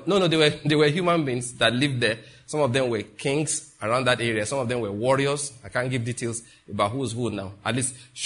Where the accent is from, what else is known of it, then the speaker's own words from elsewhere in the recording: Western Nigeria, Nigeria; I grew up in Western Nigeria, so I know more of the traditional worship there than I know of the one in Eastern Nigeria.